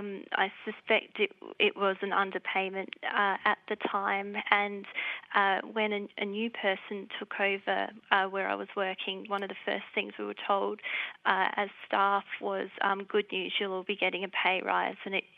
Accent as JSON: {"language": "English", "country": "Australia", "tie": "born or raised there", "said": "Yeah, well, I grew up in Australia, born here, and have actually had a couple of experiences."}